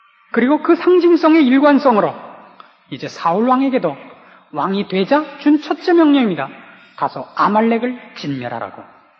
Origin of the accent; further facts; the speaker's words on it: South Korea; 제가 뭐 한국인이, 뭐 한국민족이니 한국교회니 이렇게 얘기를 하는 것은 제가 전 세계를 다 잘 알아서 이렇게 얘기를 하는 게 아니라 아는 게 우리나라밖에 없어서 그냥 한국이라 그러는 겁니다.